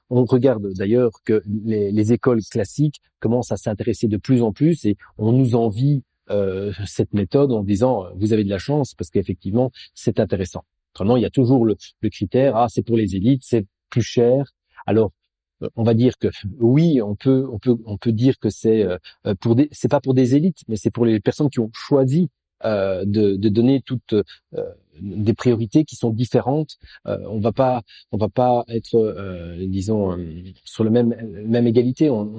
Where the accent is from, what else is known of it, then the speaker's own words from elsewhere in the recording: Belgium; Je suis belge d'origine et je connais donc plutôt l'enseignement belge.